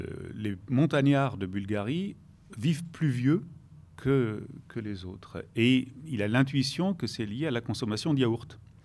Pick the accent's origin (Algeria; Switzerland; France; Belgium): France; Occitanie; Moi, je suis originaire des Corbières.